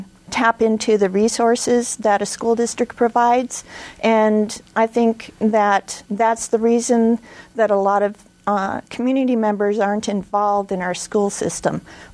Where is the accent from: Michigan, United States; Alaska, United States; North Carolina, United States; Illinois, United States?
Alaska, United States; Pilot Point; also born or lived in Anchorage; I was born in Anchorage and grew up in Pilot Point as a commercial fisherman.